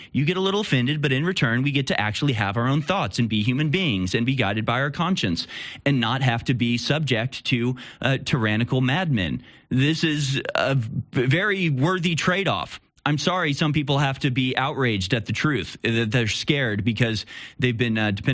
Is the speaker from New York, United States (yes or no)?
no; Houston, Texas, United States; she, of course, was my representative in my hometown of Houston